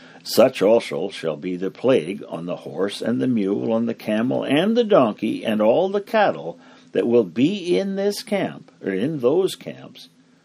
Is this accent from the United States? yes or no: no; the Prairies, Canada; at least in the part of the world I grew up in here on the Canadian prairies